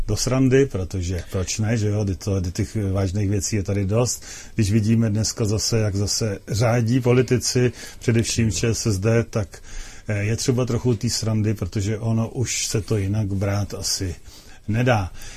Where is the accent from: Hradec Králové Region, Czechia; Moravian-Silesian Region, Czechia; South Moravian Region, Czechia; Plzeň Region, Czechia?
Plzeň Region, Czechia; Plzeň; já samozřejmě jsem z Plzně